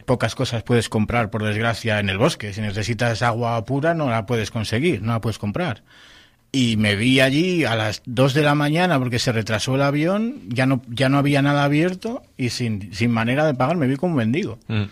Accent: Spain; Pero es increíble lo maleado que iba yo para allá, siendo español

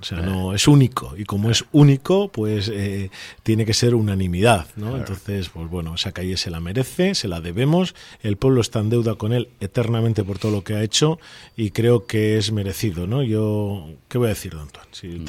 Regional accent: Laredo, Cantabria, Spain; aquí hay un chiringuito y en mi pueblo no, en Laredo no.

